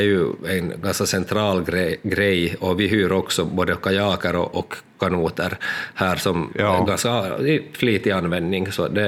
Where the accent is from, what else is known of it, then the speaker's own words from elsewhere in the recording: Lappfjärd, Ostrobothnia, Finland; Men jag är uppvuxen där i Lafjärd då, som har varit mina föräldrars sommarstuga.